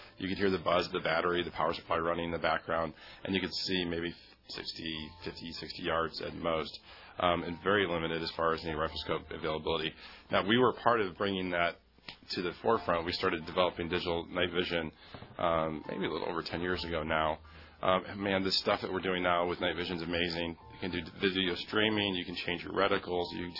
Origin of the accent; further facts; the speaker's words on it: Michigan, United States; I grew up in Michigan, so for the folks listening from Texas, I got here as fast as I could. Michigan's a great outdoor state as well.